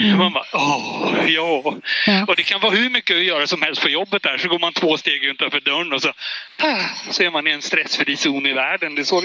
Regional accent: Botkyrka, Stockholm County, Sweden; also born or lived in Partille; Sen flyttade familjen till Stockholm. Mm. Bodde i norra Botkyrka. Norra och södra Botkyrka. Flyttade till Tumba när jag flyttade hemifrån. Så jag bodde i Stockholm i 29 år fram till 2008.

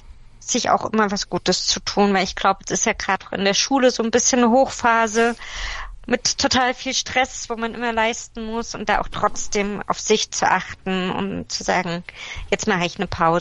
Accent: Leipzig, Saxony, Germany; ich bin aus Leipzig.

